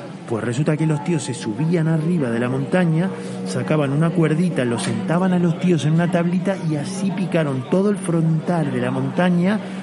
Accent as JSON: {"language": "Spanish", "country": "Uruguay", "moved": "yes", "lives_now": "Spain", "said": "Yo soy uruguayo, llevo 30 años aquí en España"}